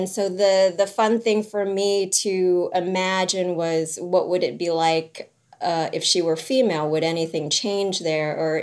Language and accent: English; New Orleans, Louisiana, United States; because I grew up in New Orleans and I love a good loud sequin and feather ensemble on a Tuesday afternoon.